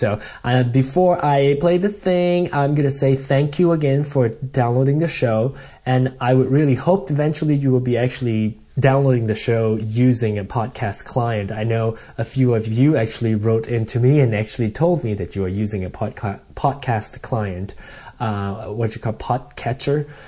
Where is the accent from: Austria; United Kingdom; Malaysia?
Malaysia; Either people who know me or find the show related to like being a Malaysian and being gay or being a singer